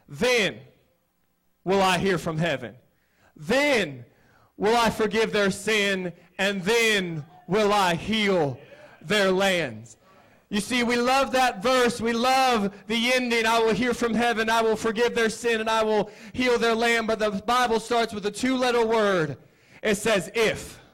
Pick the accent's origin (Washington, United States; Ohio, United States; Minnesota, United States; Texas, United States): Ohio, United States; I'm originally from Ohio. I'm 23 years old. I was born and raised in the house of the Lord. The Lord saved me at the age of 7 years old.